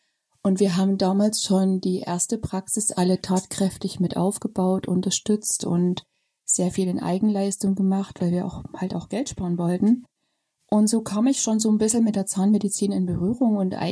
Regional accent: Bad Elster, Saxony, Germany; born there; Ich bin in Bad Elster geboren, bin dann zum Studium in Leipzig gewesen.

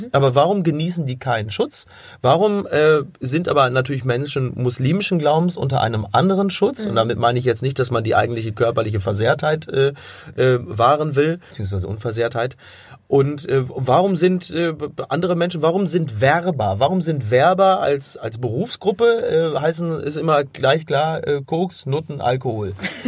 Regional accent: Germany; Also ich kann mich als Deutscher problemlos über Schweden und schwedische Klischees lustig machen.

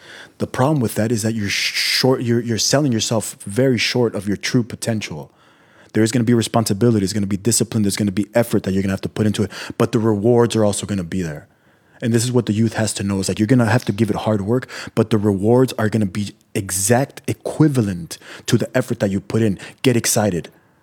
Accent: Imperial Beach, California, United States; I come from Southern California, and not just Southern California. I come from the most southern western tip of Southern California, which is the Imperial Beach, San Ysidro area.

